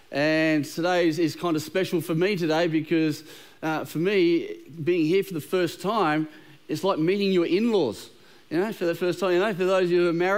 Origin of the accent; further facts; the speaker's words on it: Kelmscott, Western Australia, Australia; I grew up in Armidale in Kelmscott, and when I moved out of home for the first time, I rented a place just over here in Cannington